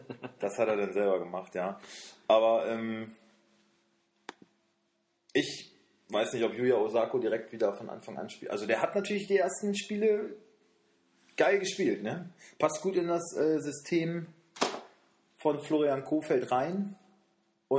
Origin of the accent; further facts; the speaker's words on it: Wolfsburg, Lower Saxony, Germany; Wir kommen beide aus Wolfsburg. Wir wohnen hier